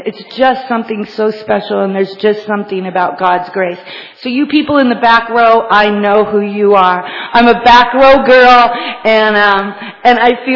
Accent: Bellingham, Washington, United States; now in Florida, United States; I moved and packed my bags from Bellingham, Washington, to Florida, and it was a huge transition in my life

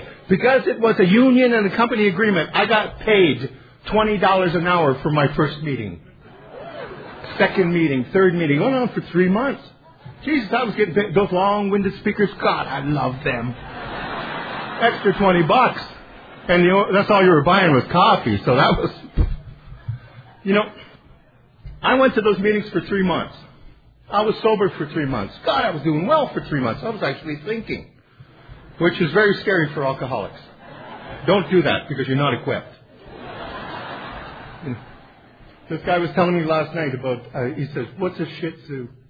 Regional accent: Wawa, Ontario, Canada; now in Kingston, Canada; I was born and raised in Northern Ontario, the only town that applauded when I left. I sobered up in Wawa, Ontario, and moved to Kingston in 1983, and lived happily ever after.

